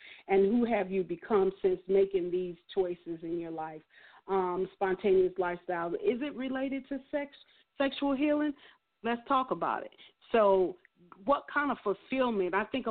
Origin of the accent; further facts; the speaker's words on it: Chicago, Illinois, United States; I grew up in Chicago. I don't really care to be in the snow.